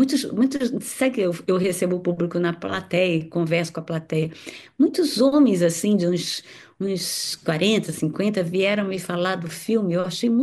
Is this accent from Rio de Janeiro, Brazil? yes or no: yes; Rio de Janeiro, Brazil; a gente é do Lins Vasconcelos, ele também, do Rio de Janeiro, um subúrbio carioca.